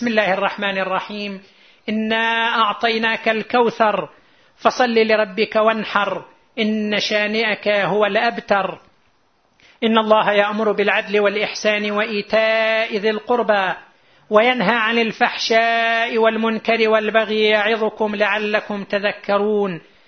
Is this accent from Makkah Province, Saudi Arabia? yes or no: no; Qatif, Eastern Province, Saudi Arabia; عندنا في القطيف